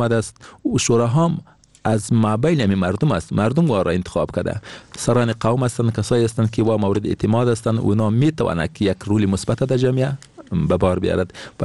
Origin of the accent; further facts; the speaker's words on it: Afghanistan; first language Pashto; Persian is a second language; ما کمی لهجه داریم، زبان ما داریم پشتوست.